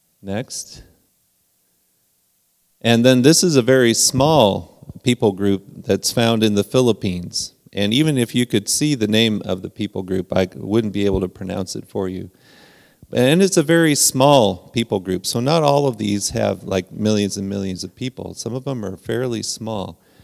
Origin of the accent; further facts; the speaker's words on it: Peru; So I think most of you know that I grew up in Peru, South America, right?